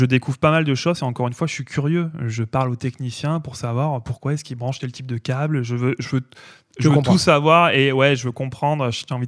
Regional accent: Nîmes, Occitanie, France; Moi, je suis né à Nîmes. J'ai grandi à quelques centaines de mètres des arènes de Nîmes, quand même l'une des plus belles salles de concert en France.

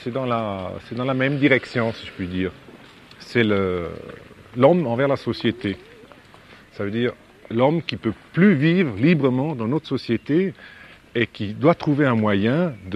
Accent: Switzerland; moved away as an adult; now in Paris, France; Au moment où je me suis décidé de faire une carrière cinématographique, j'ai quitté la Suisse et je suis allé à Paris pour apprendre le cinéma.

